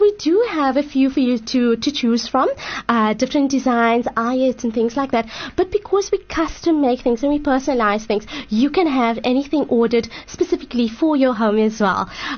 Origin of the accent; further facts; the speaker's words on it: Johannesburg, Gauteng, South Africa; I'm from Johannesburg